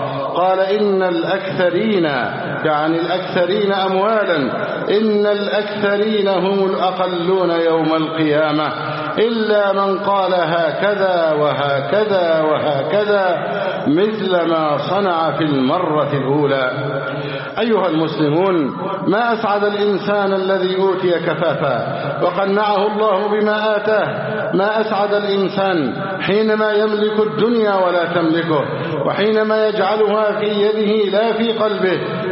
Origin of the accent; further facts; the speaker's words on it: Egypt; اللهم اجعل بلدنا مصر سخاء رخاء وسائر بلاد المسلمين.